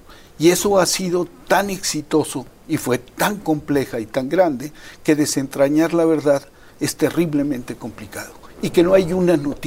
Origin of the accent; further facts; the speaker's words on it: Mexico; me da pena, como mexicano y como hombre que ha seguido esta causa